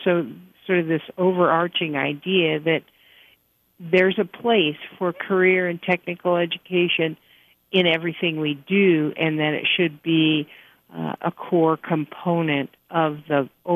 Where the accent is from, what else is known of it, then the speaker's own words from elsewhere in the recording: Bethel, Alaska, United States; I served in the project myself for 3 years, and I'm from Bethel.